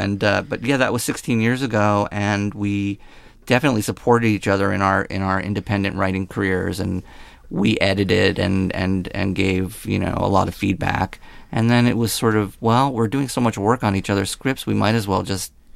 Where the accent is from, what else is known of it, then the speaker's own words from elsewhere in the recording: New Jersey, United States; also born or lived in New York; You know, whereas I'm from New Jersey, New York, and there's a lot of that kind of relationship talk and, you know, therapeutic talk.